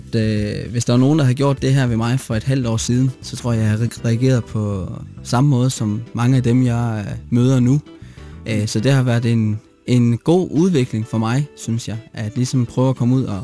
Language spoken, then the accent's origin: Danish; Aarhus, Central Denmark Region, Denmark; now in North Jutland, Denmark; man kan måske godt begynde at betegne mig som nordjyde, efter jeg har boet op her 6 år, men oprindeligt er jeg nede for Aarhusområdet.